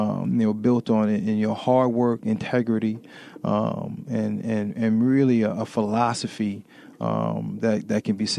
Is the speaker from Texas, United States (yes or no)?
no; Hempstead, New York, United States; I grew up in Hempstead, New York, right where the New York Jets practice.